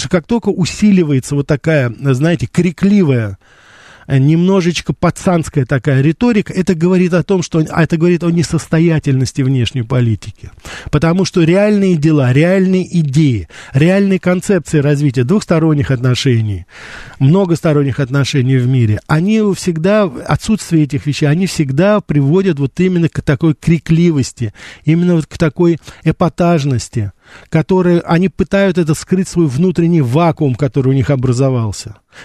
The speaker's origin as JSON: {"language": "Russian", "country": "Russia", "said": "он когда узнал, что вот я из России"}